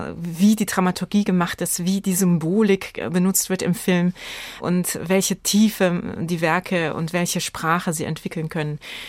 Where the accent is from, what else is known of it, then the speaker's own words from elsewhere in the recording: Simmern, Rhineland-Palatinate, Germany; Wir hatten damals in der Heimatstadt, wo ich aufgewachsen bin, in Simmern im Hunsrück, so ein Kino.